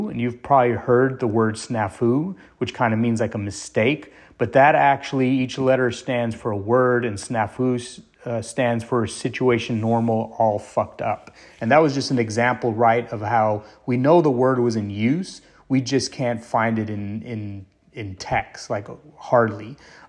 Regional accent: El Paso, Texas, United States; I wrote a poem a couple years ago about my hometown, El Paso. And at the end of the poem, I kind of wanted to portray that El Pasoans were strong, beautiful people.

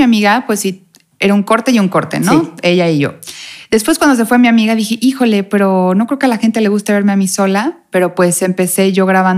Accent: Cancún, Quintana Roo, Mexico; born there; También nací en Cancún, sí.

